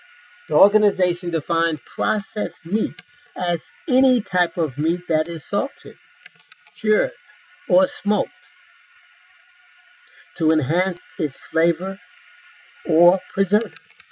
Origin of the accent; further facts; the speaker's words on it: New York, United States; Okay, now when I grew up in New York